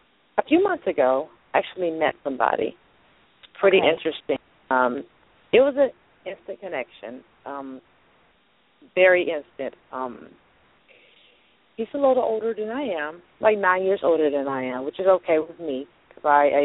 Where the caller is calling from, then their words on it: Louisiana, United States; Louisiana.